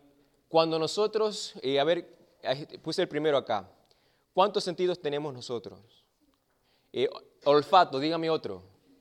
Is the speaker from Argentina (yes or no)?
yes; Argentina; also born or lived in Bolivia; now in United States; Yo vine de la Argentina y después de Bolivia.